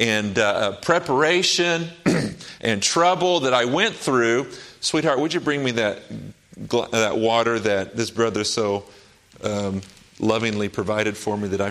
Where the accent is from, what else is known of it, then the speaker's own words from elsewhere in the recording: Oklahoma, United States; Now, my dad used to use the word reckon all the time because I grew up in Oklahoma.